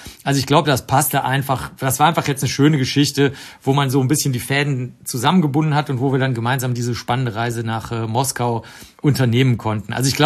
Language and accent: German; Germany; accent: German; ich habe einen super starken deutschen Akzent auf Englisch